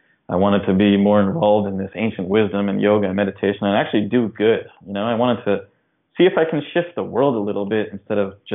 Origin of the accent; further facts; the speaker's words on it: Edison, New Jersey, United States; I was born in Jersey, New Jersey. I was born in Edison, New Jersey. And so I grew up, you know, in America with the American dream.